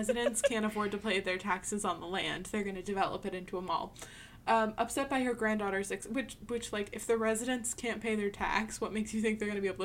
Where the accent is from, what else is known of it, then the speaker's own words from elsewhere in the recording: California, United States; Plenty of people from California can, like, ride a horse. I'm from California.